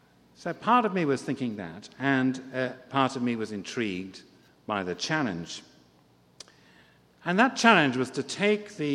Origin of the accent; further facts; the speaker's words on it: Halifax, Yorkshire and the Humber, United Kingdom; also born or lived in Durham; 13 years in parishes in my hometown of Halifax in the north of England, 8 years in Durham